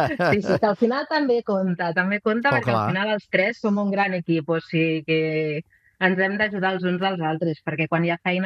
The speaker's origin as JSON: {"language": "Catalan", "town": "Sant Just Desvern", "region": "Catalonia", "country": "Spain", "lives_now": "Organyà, Spain", "said": "nosaltres no som d'aquí, d'Organyà, portem 15 anys, però som de Sant Just."}